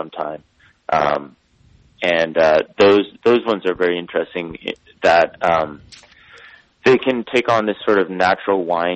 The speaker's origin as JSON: {"language": "English", "region": "Nova Scotia", "country": "Canada", "tie": "born or raised there", "said": "growing up in Nova Scotia, we have the good ones up there."}